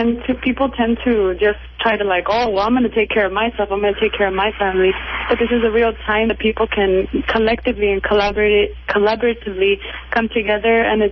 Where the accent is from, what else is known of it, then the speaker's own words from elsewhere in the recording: Los Angeles, California, United States; I'm actually from Los Angeles, and I'll be going back there.